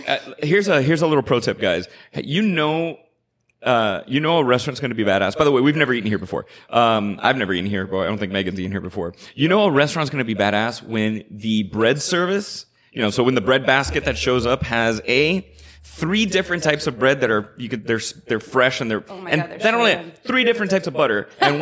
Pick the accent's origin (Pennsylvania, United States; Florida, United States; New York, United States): Florida, United States; Miami; now in California, United States; any city like my hometown, Miami, it rains a ton.